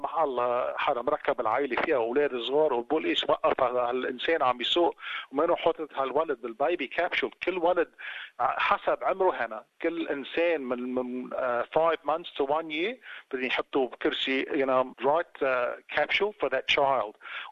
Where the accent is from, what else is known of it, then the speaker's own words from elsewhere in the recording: Lebanon; now in Sydney, Australia; نحن لبناني ومحكي عربي